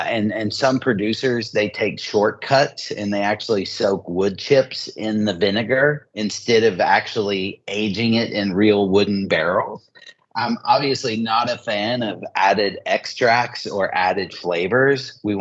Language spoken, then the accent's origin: English; Asheville, North Carolina, United States; Like, I'm a Southerner and I grew up in Asheville, North Carolina.